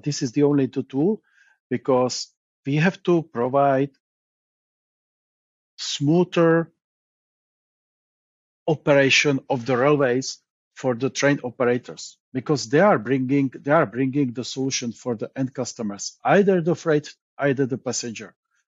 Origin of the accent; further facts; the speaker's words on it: Czechia; I'm from Czech Republic, and as you know, the Czech Republic was a part of Czechoslovakia